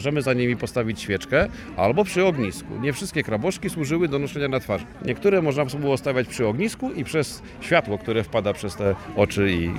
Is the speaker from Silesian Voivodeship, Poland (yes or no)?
no; Iława, Warmian-Masurian Voivodeship, Poland; jesteśmy z Iławy i ogólnie jeździmy na różne festiwale, wydarzenia historyczne.